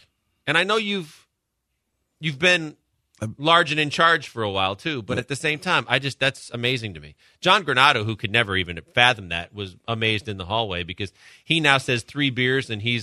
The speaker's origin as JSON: {"language": "English", "town": "Milwaukee", "region": "Wisconsin", "country": "United States", "said": "I'm from the Midwest, right? And so when you're weaned off a nipple, you go right to beer because that's what happens in the beer capital of the world in Milwaukee, Wisconsin, right?"}